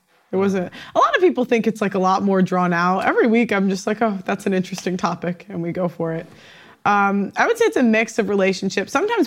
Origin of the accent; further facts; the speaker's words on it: Chicago, Illinois, United States; now in London, United Kingdom; I'm a YouTuber. I'm from Chicago. I live in London.